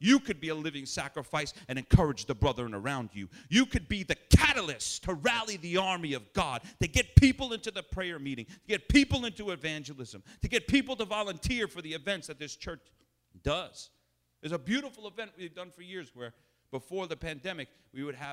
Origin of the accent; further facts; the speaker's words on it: New York, United States; And I grew up in Long Island. I know what it's like.